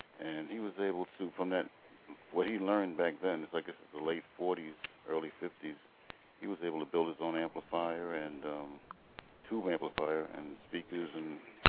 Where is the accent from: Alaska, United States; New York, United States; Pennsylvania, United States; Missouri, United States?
New York, United States; I'm from New York here.